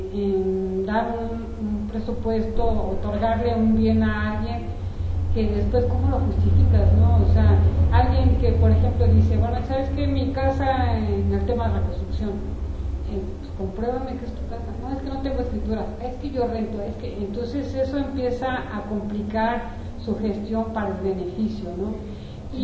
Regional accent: Mexico; es un lío que como mexicanos tengamos actas de nacimiento, predial, agua, actualizado.

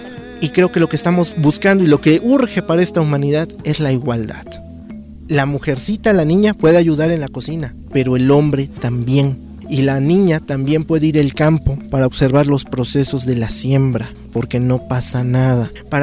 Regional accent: Veracruz, Mexico; soy del estado de Veracruz, México.

